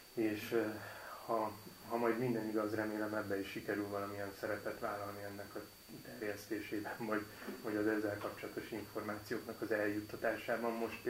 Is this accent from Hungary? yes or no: yes; Törökbálint, Pest, Hungary; És Törökbálinton nevelkedtem, Törökbálinton is születtem, és a mai napig is Törökbálinton élünk a családommal.